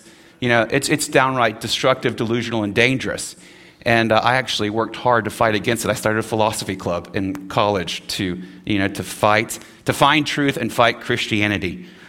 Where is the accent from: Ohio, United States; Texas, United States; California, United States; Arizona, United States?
Texas, United States; Houston; Sadly, most of the churches I saw growing up in Houston were like many of the marriages I saw, better pictures of hell than heaven.